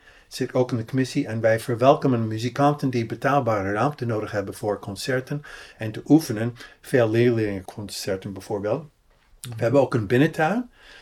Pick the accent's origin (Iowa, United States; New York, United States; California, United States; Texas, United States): California, United States; Pasadena; En fietste overal in Pasadena, eigenlijk is waar ik geboren ben. Dat is in buitenwijk van Los Angeles.